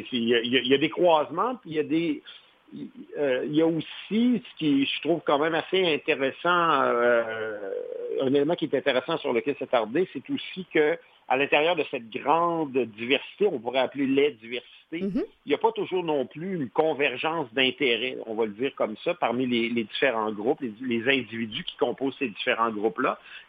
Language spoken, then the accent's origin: French; Quebec City, Quebec, Canada; j'ai fait mes études de maîtrise et de bac à Québec, à l'Université Laval, parce que j'ai grandi à Québec.